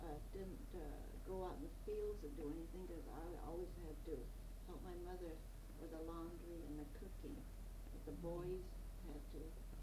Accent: Los Angeles, California, United States; born there; I was born here in Los Angeles and then moved out to the ranch about 4 or 5 years old

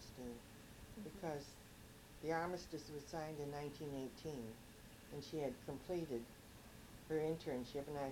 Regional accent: Los Angeles, California, United States; born there; I said, "No, I was born in Los Angeles."

